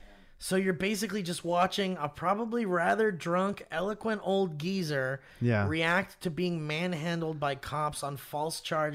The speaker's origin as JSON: {"language": "English", "country": "Australia", "said": "when he's so famously and obviously from my home country, the one where we drink beer and hate the gays and the colored people."}